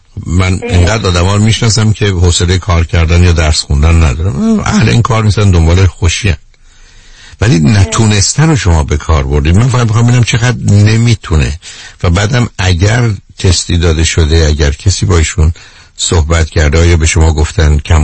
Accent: Iran; now in Europe; من چون ایرانی هستم در یک کشور اروپایی پذیرفته نیستم

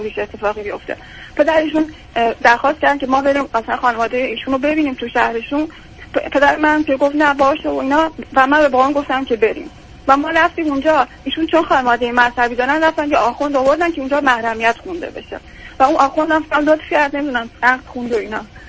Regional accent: Kerman, Iran; من توی شهری درس میخوندم که مثلا این فاصله همه 1000 کیلومتری از شهر خودم که کرمان بود داشت.

